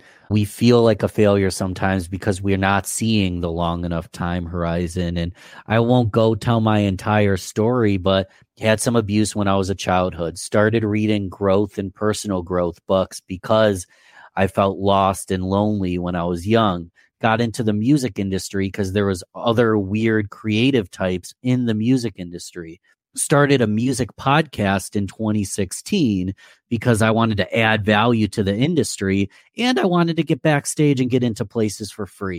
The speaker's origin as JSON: {"language": "English", "town": "Rochester", "region": "New York", "country": "United States", "tie": "born or raised there", "said": "started a marketing business podcast in my hometown of Rochester, New York"}